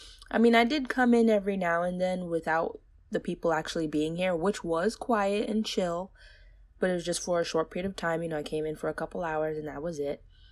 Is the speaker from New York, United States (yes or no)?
yes; New York, United States; being a New Yorker